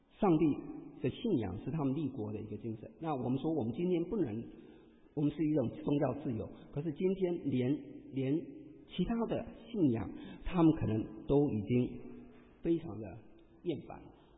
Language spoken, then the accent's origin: Chinese; Auckland, New Zealand; 各位，你知道我是从新西兰来，我从奥克兰，所以要跟你谈一谈我的国家。